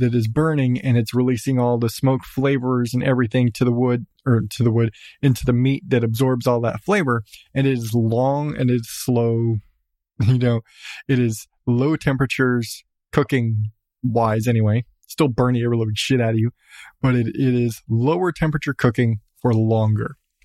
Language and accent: English; Southwest, United States; Nevertheless, I come from Southwest.